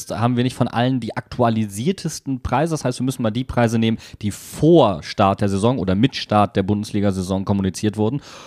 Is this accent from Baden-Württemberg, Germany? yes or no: no; Wuppertal, North Rhine-Westphalia, Germany; bei uns in Wuppertal